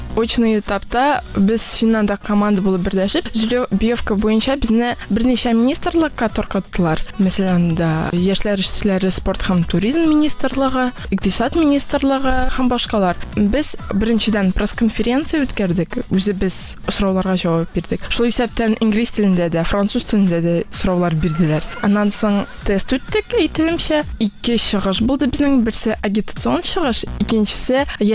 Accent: Almetyevsk, Tatarstan, Russia; Мин үзем Әлмәттән

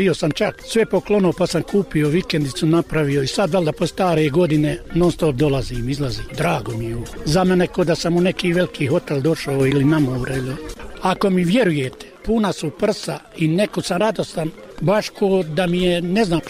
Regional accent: Mustafići, Bosnia & Herzegovina; born there; Pa evo ja sam došao, tu sam rođen u Mustafićima

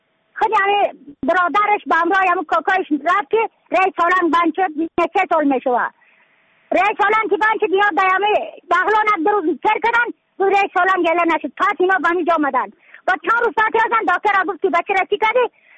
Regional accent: Badakhshan, Afghanistan; از بدخشان هستم، مرکز بدخشان، ولسوالی یکلی پایان، خیره وینگ،

